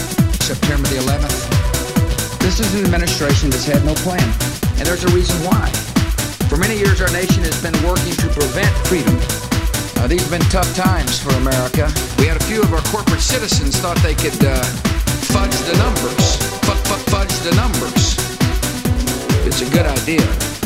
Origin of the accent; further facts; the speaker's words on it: Texas, United States; I'm from Texas.